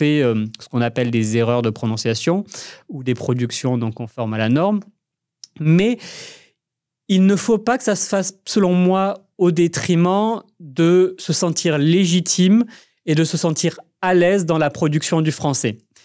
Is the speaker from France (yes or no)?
yes; Paris, Île-de-France, France; accent: Paris; mon accent de Paris, on va dire, pour simplifier les choses. Et donc, je faisais exprès sur le marché à reprendre mon accent du sud